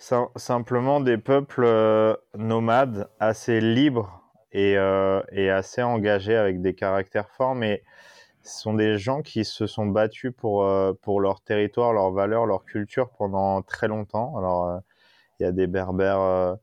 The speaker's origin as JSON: {"language": "French", "region": "Brittany", "country": "France", "said": "Voilà, moi je suis breton"}